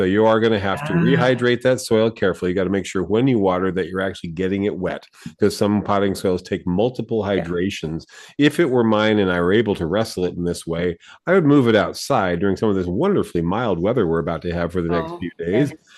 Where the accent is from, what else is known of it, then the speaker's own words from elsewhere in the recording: San Diego, California, United States; I grew up in San Diego, where Ficus benjamina was planted in front yards.